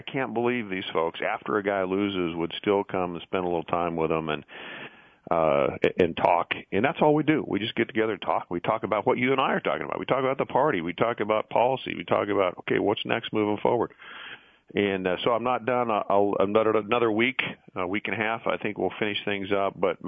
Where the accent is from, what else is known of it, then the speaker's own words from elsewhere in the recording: Meridian, Idaho, United States; I've gone from my hometown, Meridian North, all the way up to Sandpoint, Bonners Ferry, and then back down.